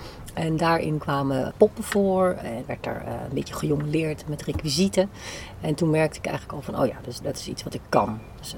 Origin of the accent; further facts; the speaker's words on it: Zeeland, Netherlands; Ja, Zeeuws getogen moet ik dan zeggen. En daar kan je niet studeren, zeg maar, in Zeeland.